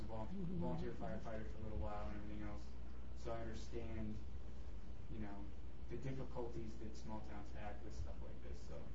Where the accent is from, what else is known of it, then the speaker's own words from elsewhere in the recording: New Hampshire, United States; I'm the one guy not from Arizona, I'm from New Hampshire. Kind of grew up in a small town with mountains, problems.